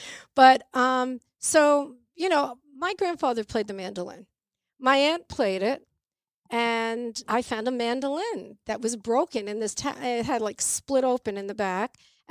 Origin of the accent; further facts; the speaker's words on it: Pelham, New York, United States; I grew up in Pelham, New York. And we had a music closet in my house. My house, I grew up in a house with 16 people.